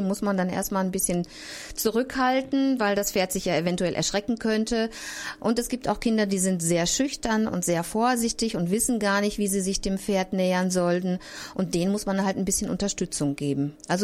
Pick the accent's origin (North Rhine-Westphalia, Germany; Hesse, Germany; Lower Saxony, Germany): North Rhine-Westphalia, Germany; Ense-Höingen; Ich komme aus Ense-Hüningen